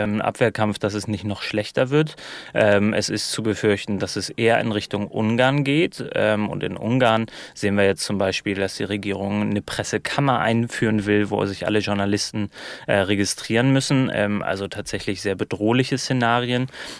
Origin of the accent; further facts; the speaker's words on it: Germany; wenn ich das mal als Piefke aus dem Ausland machen kann